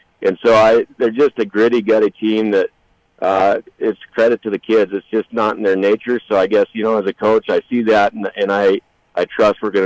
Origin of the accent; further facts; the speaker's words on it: Casper, Wyoming, United States; You know, growing up in Casper and playing at NC, people think that's an advantage